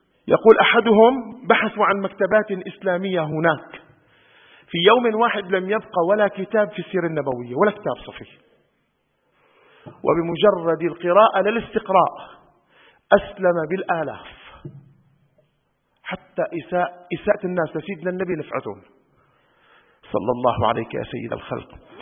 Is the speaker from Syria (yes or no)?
yes; Damascus, Damascus Governorate, Syria; لا أنا شامي، شامي على العرف أنه من دمشق يعني